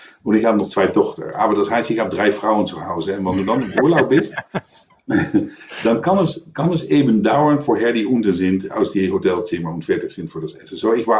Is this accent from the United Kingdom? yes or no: yes; London, United Kingdom; German is a second language; Weil ich komme aus London